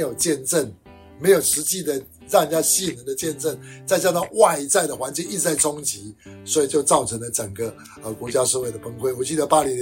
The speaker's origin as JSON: {"language": "Chinese", "country": "United States", "said": "我们美国人以前也有啊"}